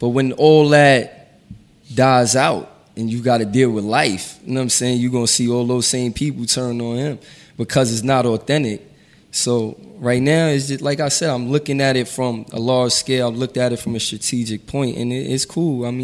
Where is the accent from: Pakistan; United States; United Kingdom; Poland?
United States; New York; I mean, we know some people back there, but I'm from New York.